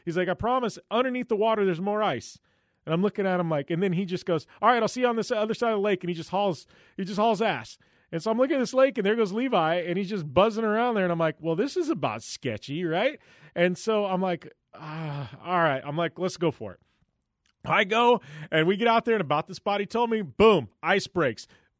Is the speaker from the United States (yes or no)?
yes; Arizona, United States; Like, I'm from Arizona.